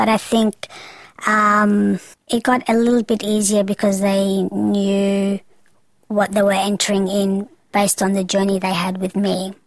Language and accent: English; Australia; I grew up in Australia predominantly, and I grew up in a very Australian culture, surrounded by different cultures in Australia.